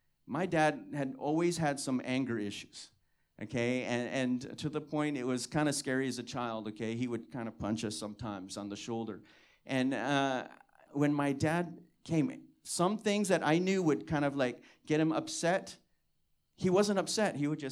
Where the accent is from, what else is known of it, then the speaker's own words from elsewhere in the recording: Hawaii, United States; You got to understand, I'm from Kauai. I'm from this country island.